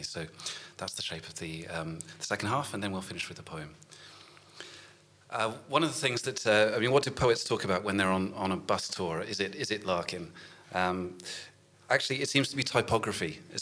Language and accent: English; Norwich, East of England, United Kingdom; We began the tour in Norwich, which is my hometown, and we actually stayed in my house.